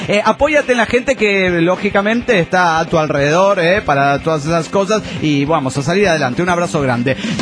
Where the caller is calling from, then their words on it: Calchaquí, Argentina; de Calchaquí, Argentina.